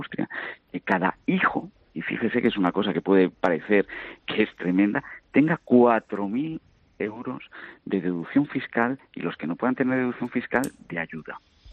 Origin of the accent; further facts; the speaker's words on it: Ávila, Castile and León, Spain; yo soy de Ávila, te creces en las adversidades